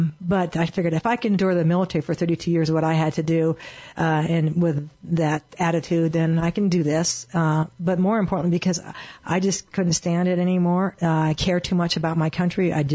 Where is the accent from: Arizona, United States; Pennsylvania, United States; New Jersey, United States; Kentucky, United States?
Arizona, United States; I was very comfortable life as a child here growing up in Arizona.